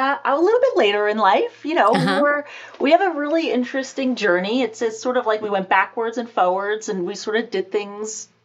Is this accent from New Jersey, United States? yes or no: yes; Morris Township, New Jersey, United States; now in Pelham, United States; New Jersey, Morris Township.